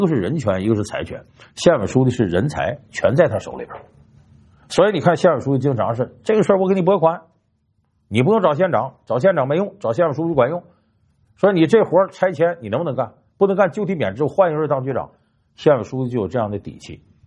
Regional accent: Northeast China, China; born there; 我本身就出生在东北一个普通小县城，有人说我是小镇青年，那会儿考上大学呢还都算小镇做题家呢

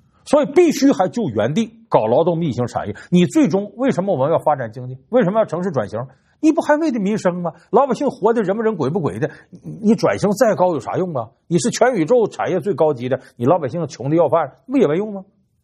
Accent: Northeast China, China; 我既然是东北那片土地出生的，我这血管里一辈子留着大碴子味的血液，家乡好是我永远的一个心中的一个夙愿。

